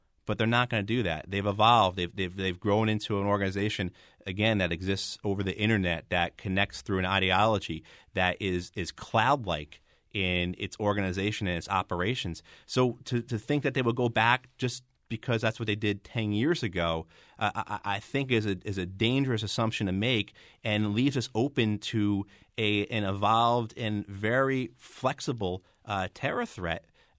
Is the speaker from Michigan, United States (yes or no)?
no; New Jersey, United States; I'm a guy from Jersey with a big mouth, I think.